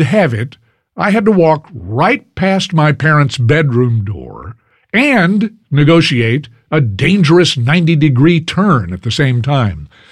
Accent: Fort Worth, Texas, United States; I went to TCU in my hometown of Fort Worth.

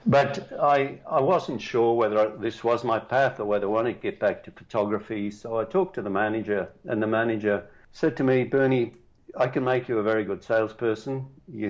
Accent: England, United Kingdom; born there; I was born in England, small town.

